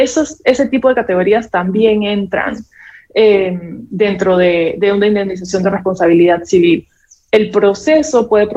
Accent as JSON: {"language": "Spanish", "country": "Peru", "said": "Realmente muestra la solidaridad que estamos siendo como peruanos"}